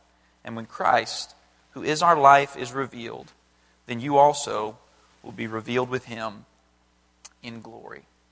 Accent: Alabama, United States; now in Atlanta, United States; I'm from North Alabama. I live in Atlanta, Georgia now

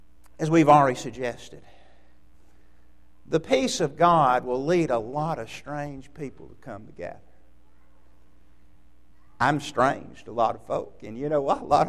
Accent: New York, United States; well, no, I'm from New York, and they'd all laugh at that.

